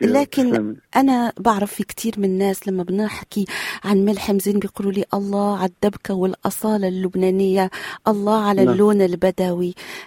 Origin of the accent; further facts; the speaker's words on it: Morocco; أنا من المغرب صحيح